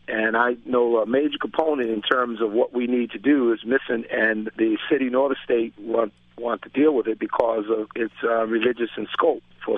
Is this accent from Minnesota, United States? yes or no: no; Boston, Massachusetts, United States; I'm a product of a Christian home. I grew up right in the Franklin Hill area of Dorchester.